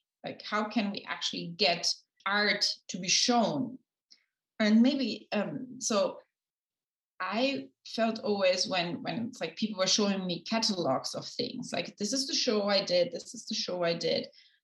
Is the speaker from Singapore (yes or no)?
no; Kazakhstan; English is a second language; moved away as an adult; also born or lived in London / Moscow / Vienna; originally, I'm from Central Asia. I'm from Kazakhstan.